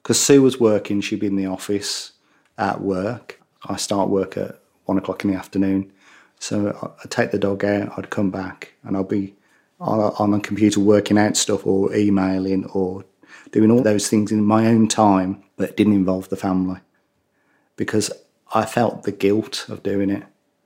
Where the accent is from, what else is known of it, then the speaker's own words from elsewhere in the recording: West Midlands, United Kingdom; accent: Brummie; Now, with my Brummie accent, I'm not going to repeat the Latin.